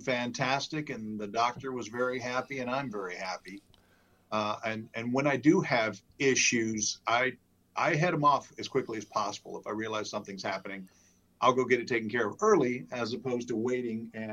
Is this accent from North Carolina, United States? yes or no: yes; North Carolina, United States; born there; also born or lived in Greece; Originally, I am from the South. I was born just outside of Charlotte, went to college at Clemson University in South Carolina, but I grew up a military brat, so I've traveled halfway around the world and back. Spent 2.5 years in Greece